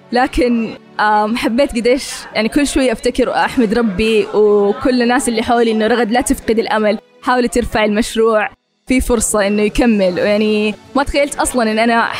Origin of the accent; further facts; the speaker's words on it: Jeddah, Makkah Province, Saudi Arabia; من جده، بحثي في مجال الهندسه الميكانيكيه